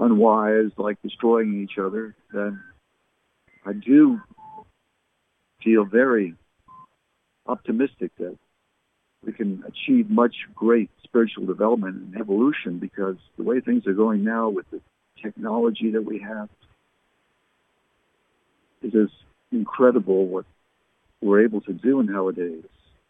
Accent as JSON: {"language": "English", "town": "Barrie", "region": "Ontario", "country": "Canada", "tie": "born there", "also_born_or_lived": "Halifax, Canada", "said": "can remember when I was 2 years old. We lived in Halifax, Nova Scotia. My parents were English. But I was born in Barrie, Ontario."}